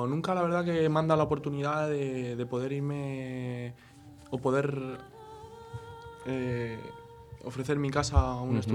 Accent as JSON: {"language": "Spanish", "town": "Toledo", "region": "Castilla-La Mancha", "country": "Spain", "said": "Sí, yo vengo de Toledo."}